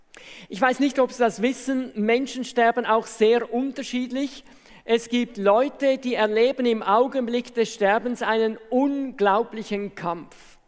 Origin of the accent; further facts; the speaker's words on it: Switzerland; Also bei uns in der Schweiz sagt man dann zum Beispiel, dann sehe ich die Radieschen 2 Meter von unten.